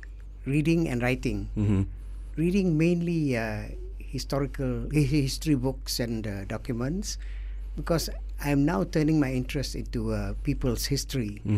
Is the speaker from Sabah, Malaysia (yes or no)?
no; Batu Pahat, Johor, Malaysia; Well, I was born in Batu Pahat, Johor, you know, and my secondary education, primary education were in Batu Pahat. Then for a while in Johor Bahru for my pre-university